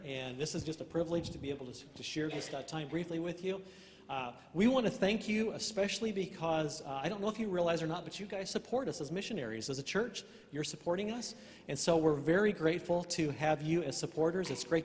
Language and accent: English; Illinois, United States; We are actually from Illinois originally, small farm community.